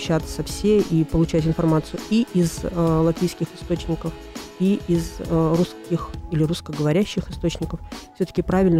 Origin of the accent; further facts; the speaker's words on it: Cahul, Moldova; moved away as an adult; now in Riga, Latvia; И в Риге я более 30 лет уже живу и радуюсь. Приехала я из Молдавии, тогда это называлось еще Молдавия, южный город Кагул. Приехала сюда учиться.